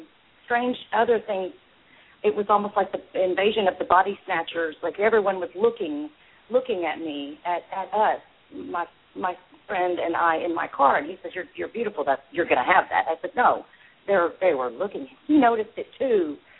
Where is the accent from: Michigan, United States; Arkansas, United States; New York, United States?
Arkansas, United States; I went to Arkansas about a month ago. I felt a tremendous need to go back to my home state there.